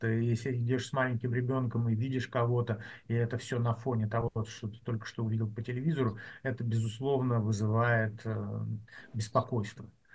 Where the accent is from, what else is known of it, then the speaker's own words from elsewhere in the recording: Siberia, Russia; потому что я сибиряк, и там такое русское мононаселение